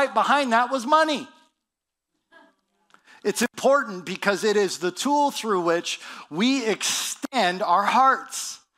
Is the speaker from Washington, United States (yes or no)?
yes; Spokane, Washington, United States; I grew up in Spokane. We had Value Village everywhere.